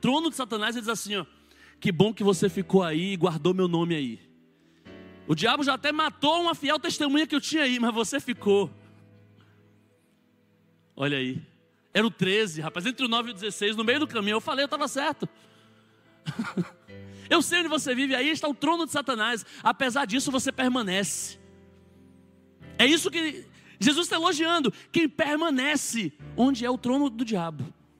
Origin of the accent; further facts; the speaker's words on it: Vista Alegre, Brazil; born there; às vezes eu tenho um sangue de europeu, mas eu nasci em Vista Alegre.